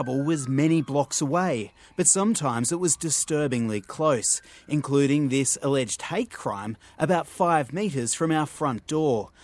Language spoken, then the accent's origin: English; Australia; now in United States; as an Australian, my expectations of a gun-free neighbourhood were overly sensitive.